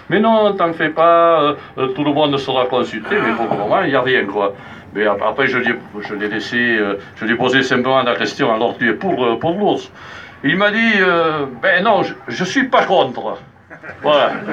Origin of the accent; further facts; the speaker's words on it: Arette, Nouvelle-Aquitaine, France; lors de la fête patronale du village d'Arrette, d'où je viens